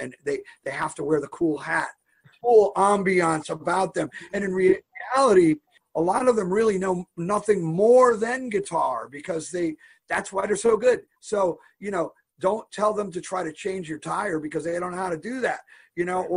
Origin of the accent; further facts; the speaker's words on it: Maryland, United States; I'm originally from Maryland.